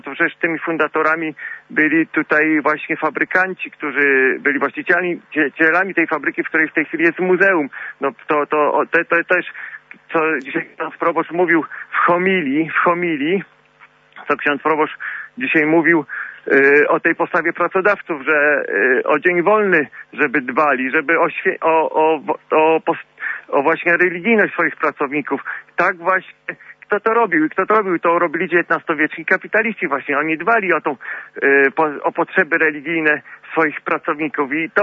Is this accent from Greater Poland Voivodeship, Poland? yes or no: yes; Lisków, Greater Poland Voivodeship, Poland; bo ja też z Liskowa pochodzę